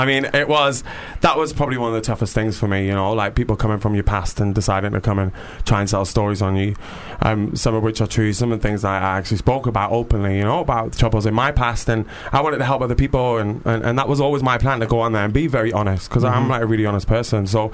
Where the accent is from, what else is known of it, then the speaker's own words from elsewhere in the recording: North East England, United Kingdom; accent: Geordie; I'm proper Geordie a day as well.